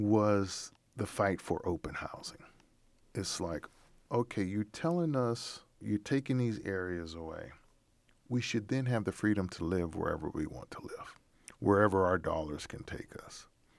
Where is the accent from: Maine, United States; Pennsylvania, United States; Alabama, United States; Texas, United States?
Pennsylvania, United States; Pittsburgh; now in Milwaukee, United States; And, you know, here in Milwaukee, we hear about Bronzeville. I was growing up in Pittsburgh, you hear about the Hill District.